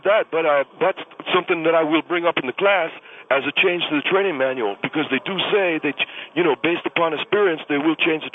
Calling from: Los Angeles, California, United States; I'm calling from the Greyhound bus terminal in downtown L.A. right now.

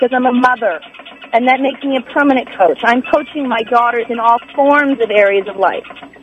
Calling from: California, United States; I'm calling from California.

